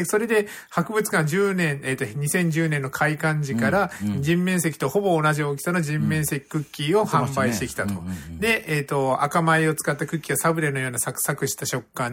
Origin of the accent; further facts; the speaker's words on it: Kitakyushu, Fukuoka, Japan; 僕北九州出身なのでですね、子供の頃よく父親の趣味で見に行きましたけども